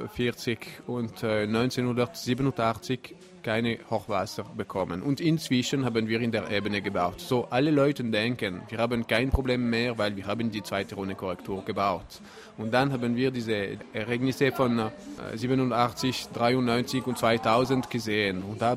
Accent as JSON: {"language": "German", "region": "Valais", "country": "Switzerland", "said": "Und jetzt als Walliser Ingenieur können wir sagen"}